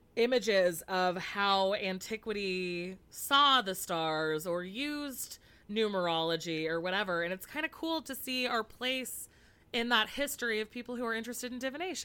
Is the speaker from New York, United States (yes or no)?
no; California, United States; yes, because to me as a Californian, mm-hmm. regular is unsweetened.